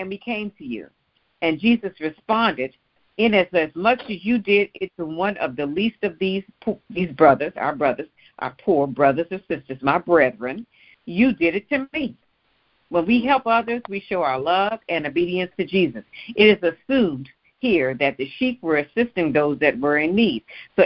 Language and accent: English; New York, United States; Now, when I was growing up in New York, we had to travel to the subway station on 125th Street, usually walking, and cross over to 42nd Street